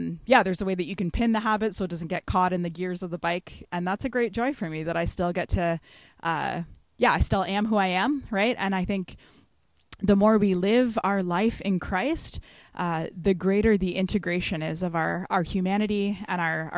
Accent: Belleville, United States; but I grew up in Belleville.

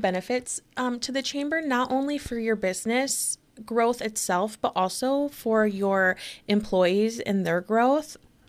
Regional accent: Spring Lake, Michigan, United States; now in Grand Haven, United States; I did. I grew up in Spring Lake. Okay. I currently live in Grand Haven.

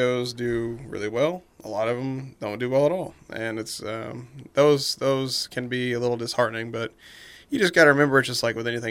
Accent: Owensboro, Kentucky, United States; also born or lived in Bowling Green; You already went over that, but I'm from Owensboro mainly. I grew up here. I went to Faust Elementary School.

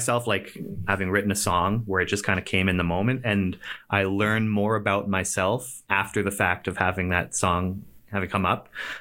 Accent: Richmond Hill, Ontario, Canada; also born or lived in Peterborough; I'm from Richmond Hill, originally, an old school Richmond Hillbilly, just north of Toronto. And although I also have spent many years in Peterborough as well, my heart's also out there, and I go back there pretty regularly, too.

